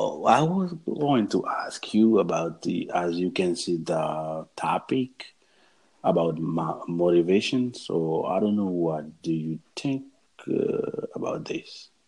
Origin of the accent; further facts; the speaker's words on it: New York, United States; So I'm from New York.